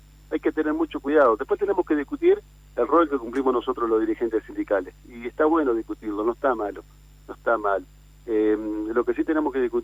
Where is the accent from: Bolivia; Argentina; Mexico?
Argentina; el derecho que tenemos como trabajadores y trabajadoras, fundamentalmente como argentinos.